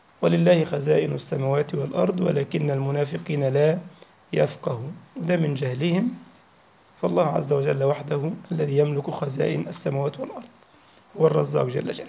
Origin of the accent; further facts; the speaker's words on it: Egypt; فيفيض الماء ويوصل لنهر النيل عندنا في مصر